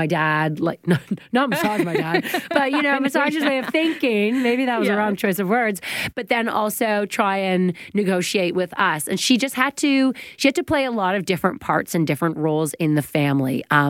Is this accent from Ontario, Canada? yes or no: yes; Oakville, Ontario, Canada; They both live in the same town. We're all from Oakville.